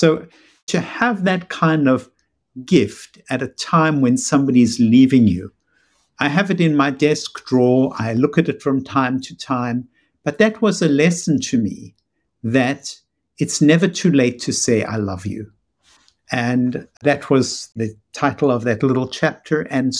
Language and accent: English; South Africa; moved away as an adult; now in United States; Youth, which is growing up in South Africa. Adulthood, which was arriving in America.